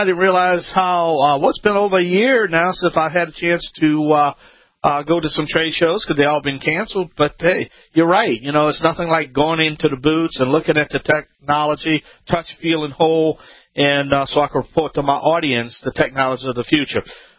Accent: Louisiana, United States; That's right, down in Louisiana, my home state.

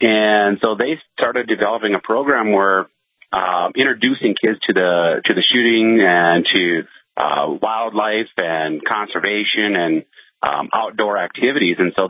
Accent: Bismarck, North Dakota, United States; now in Billings, United States; my plan is to move back to my home state, my hometown of Bismarck, Mandan, and this next spring after my youngest son graduates.

